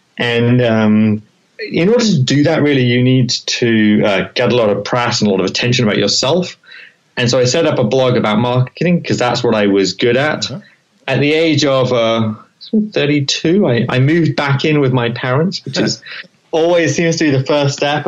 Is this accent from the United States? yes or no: no; England, United Kingdom; So I'm from England originally. I was working in England